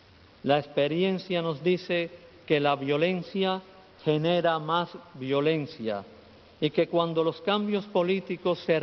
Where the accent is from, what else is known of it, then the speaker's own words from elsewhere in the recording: Cuba; En mi país hay miles de hombres y mujeres que luchan por los derechos de todos los cubanos en medio de la persecución.